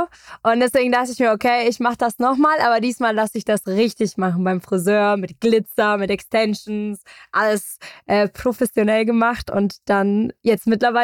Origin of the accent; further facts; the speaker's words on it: Munich, Bavaria, Germany; Ich bin groß geworden in München und ich würde sagen, es gefällt mir auch